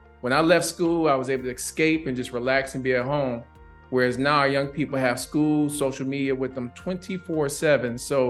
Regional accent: Pontiac, Michigan, United States; And I knew growing up in Pontiac about FIRST Robotics and the amazing impact in technology

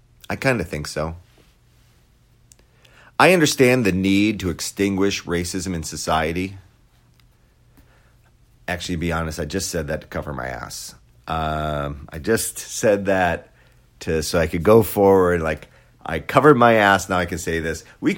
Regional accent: Wisconsin, United States; when I was growing up in Lily White, rural Wisconsin

